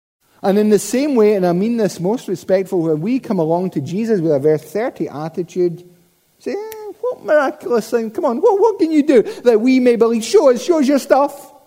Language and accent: English; Scotland, United Kingdom; We are Scottish. Many of us, most of us, we're naturally cynical and sarcastic.